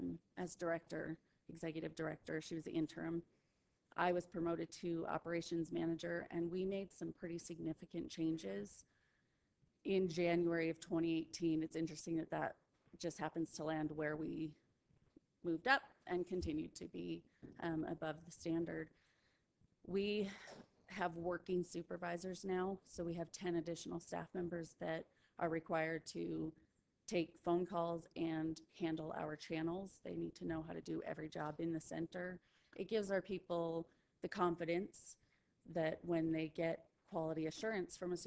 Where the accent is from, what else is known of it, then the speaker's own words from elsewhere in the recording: Florida, United States; now in Utah, United States; We had hurricane force winds, and I'm from Florida. That was not a concern I had moving back here to Utah.